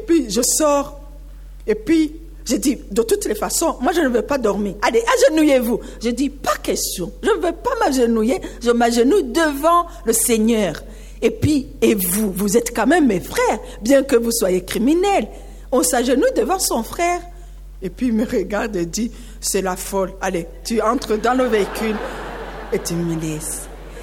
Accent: Burundi; ils sont arrivés à l'aéroport chez nous, au Burundi

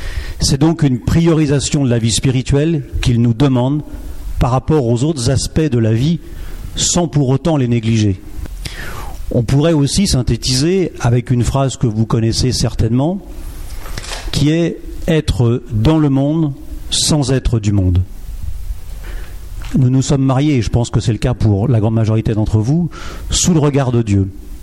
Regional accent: Nantes, Pays de la Loire, France; Et nous venons de Nantes.

